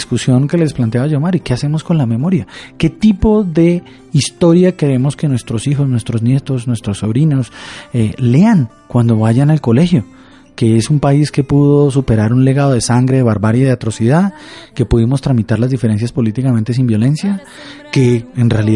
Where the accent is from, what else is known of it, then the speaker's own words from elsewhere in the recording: Colombia; lo que somos como colombianas y colombianos